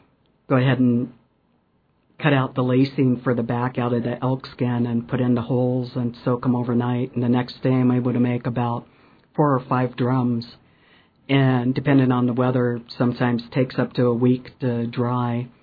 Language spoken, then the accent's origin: English; Seattle, Washington, United States; I was born and raised in Seattle